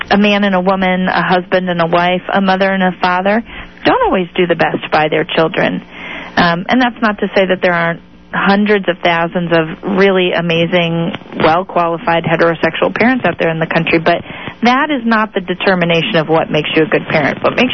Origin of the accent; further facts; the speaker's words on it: Massachusetts, United States; As a matter of fact, in Massachusetts, my home state, where my partner and I used to live and where we were able to legally marry